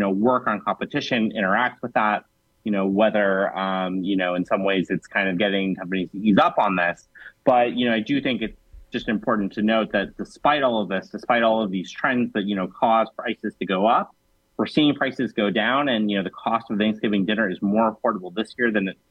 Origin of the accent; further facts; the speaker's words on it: California, United States; now in Washington, D.C., United States; You know, I'm from California, but I live in D.C.